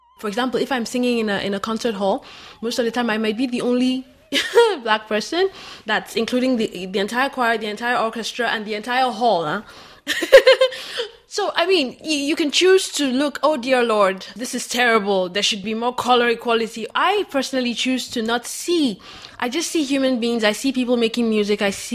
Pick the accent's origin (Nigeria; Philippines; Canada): Nigeria; I'm from Nigeria.